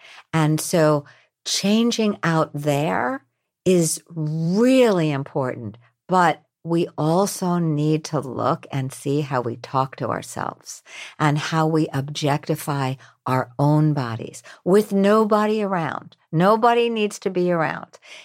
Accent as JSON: {"language": "English", "region": "New York", "country": "United States", "said": "look, I'm from New York. New Yorkers don't have energetic boundaries."}